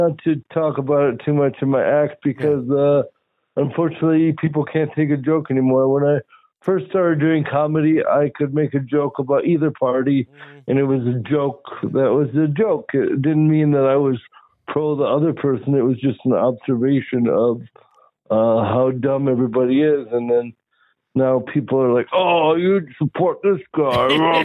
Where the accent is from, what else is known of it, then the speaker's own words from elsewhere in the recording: Cameroon; born there; I just turned 45, so I reached the age limit. Unfortunately, I was born in Cameroon, West Africa.